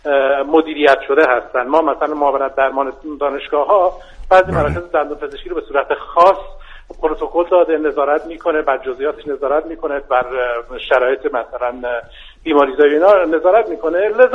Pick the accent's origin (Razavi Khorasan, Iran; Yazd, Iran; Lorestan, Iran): Lorestan, Iran; من اهل لرستانم.